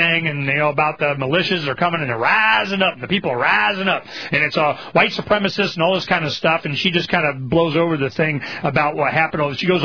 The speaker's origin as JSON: {"language": "English", "country": "United States", "said": "hey, man, I'm from America. I got American, public education system."}